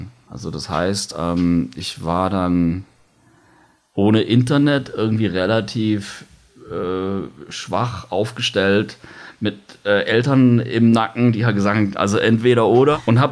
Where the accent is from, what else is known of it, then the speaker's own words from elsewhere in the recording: Baden-Württemberg, Germany; Aber ich komme halt aus Countryside-Verhältnissen. Die Schweizer kennen es vielleicht, die Verlängerung aus Basel raus, wenn man nach Deutschland fährt. 60 Kilometer weiter irgendwie so den Vorberg befahren. Und da passiert halt nicht so viel, würde ich sagen.